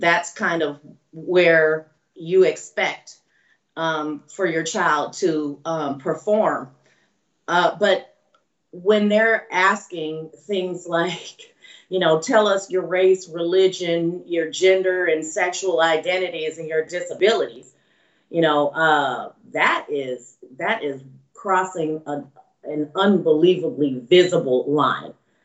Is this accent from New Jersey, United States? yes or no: no; Houston, Texas, United States; You know, I'm in Houston now. This is my hometown.